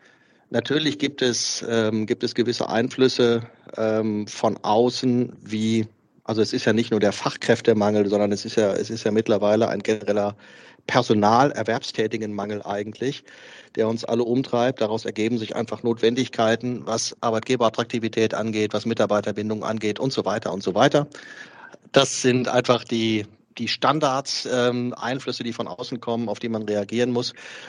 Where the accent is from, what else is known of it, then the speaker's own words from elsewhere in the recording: North Rhine-Westphalia, Germany; born there; now in Freiburg, Germany; 52 Jahre, gebürtig aus dem Ruhrgebiet, seit über 30 Jahren in Freiburg ansässig.